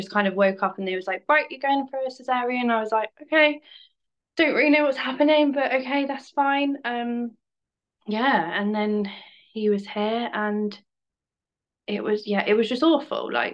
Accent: South West England, United Kingdom; I'm 26 from Cornwall

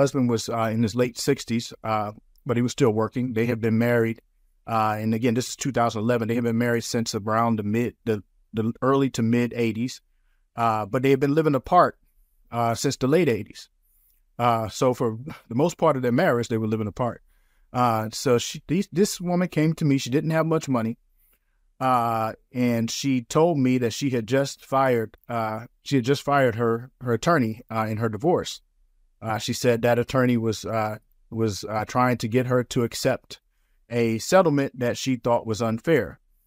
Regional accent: Alabama, United States; now in New York City, United States; So I'm originally from Alabama, and I ended up in New York City, because I came up here for law school.

